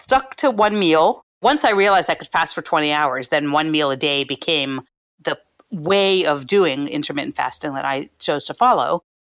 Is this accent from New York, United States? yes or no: no; Philadelphia, Pennsylvania, United States; So, and I'm from Philadelphia. So there were cheesesteaks and there were lots of bagels